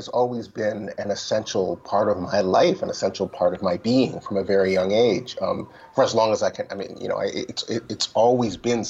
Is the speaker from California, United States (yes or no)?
yes; Berkeley, California, United States; moved away as an adult; now in New York, United States; in the 18 years that I was living growing up in Berkeley, California, I probably saw him maybe 10 times.